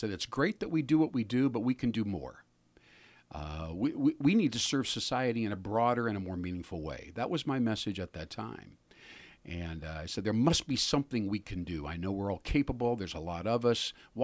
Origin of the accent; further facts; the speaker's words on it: Iowa, United States; I grew up in North Central Iowa. I was a classic 4-H'er.